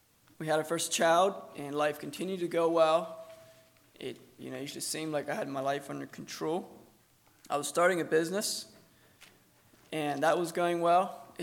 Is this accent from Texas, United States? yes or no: no; Gap, Pennsylvania, United States; we're from Gap, Pennsylvania